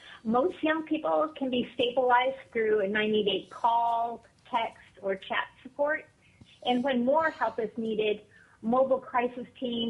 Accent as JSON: {"language": "English", "town": "Portland", "region": "Oregon", "country": "United States", "tie": "born or raised there", "said": "My son experienced a severe mental health crisis in my hometown of Portland, Oregon"}